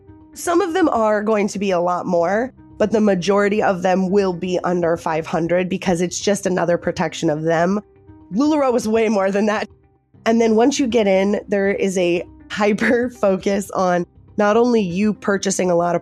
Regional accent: San Diego, California, United States; also born or lived in Los Angeles / Atlanta; I grew up in Southern California. I'm from San Diego, born and raised. I lived in Los Angeles for a bit and I lived in Atlanta, but I've come back to San Diego.

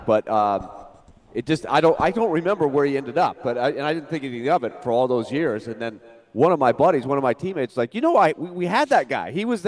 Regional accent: Orlando, Florida, United States; He was from my hometown of Orlando, Florida

